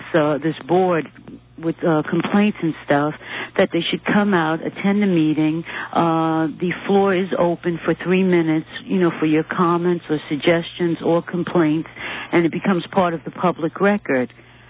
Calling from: Manhattan, New York, United States; Good morning. I'm calling from Manhattan.

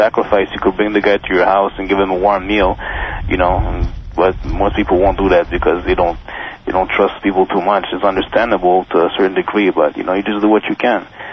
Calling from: Montreal, Quebec, Canada; I'm calling from Montreal.

